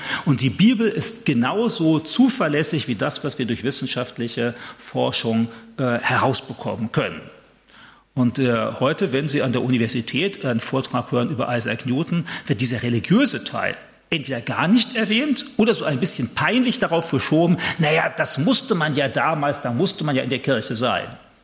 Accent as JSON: {"language": "German", "country": "Germany", "said": "Und jetzt bin ich als Deutscher natürlich voreingenommen"}